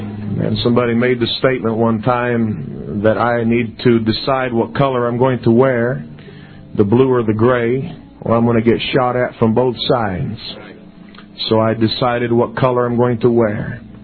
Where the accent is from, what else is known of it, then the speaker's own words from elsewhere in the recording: Brazil; We grew up in Brazil on the mission field, and we both fala português.